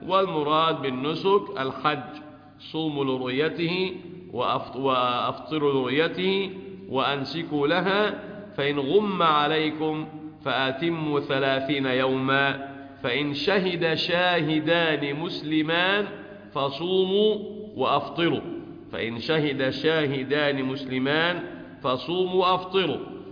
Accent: Egypt

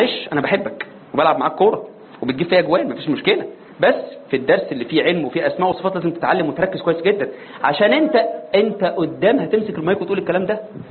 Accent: Egypt

